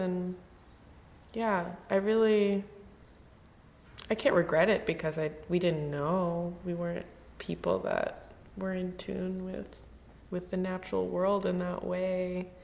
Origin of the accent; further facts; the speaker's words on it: Chicago, Illinois, United States; I grew up in Chicago proper, and then my mom moved about an hour outside.